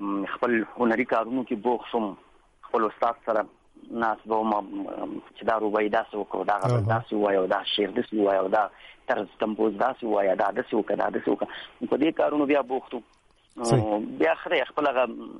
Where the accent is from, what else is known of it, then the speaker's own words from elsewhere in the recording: Jalalabad, Nangarhar, Afghanistan; born there; زه په جلال آباد ښار کې پیدا شوم، په ریګ شامت خان منطقه یو کلی ورته وایي په هغه ځای کې پیدا شوم.